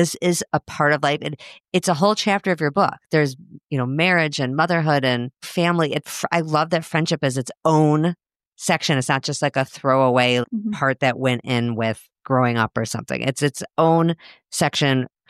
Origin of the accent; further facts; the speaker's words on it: Chicago, Illinois, United States; moved away as an adult; now in Minnesota, United States; I didn't grow up in Minnesota. I still keep in touch with the friends I grew up with in Chicago, a lot of them. I've been here 25 years.